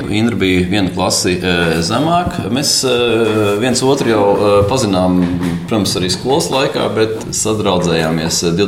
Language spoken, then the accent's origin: Latvian; Jelgava, Latvia; also born or lived in Dobele; mēs esam abi dzīvi dzimuši Dobelē, vienā slimnīcā ar pāris gadu starpību, ja? Bet es personīgi lielāko daļu no savas dzīves esmu pavadījis Jelgavā vai Jelgavas apkārtnē. Man vecāki dzīvojuši Jelgavā, man vecvecāki dzīvojuši Jelgavā, tikai es sevi sauc par pārliecinātu jelgavnieku.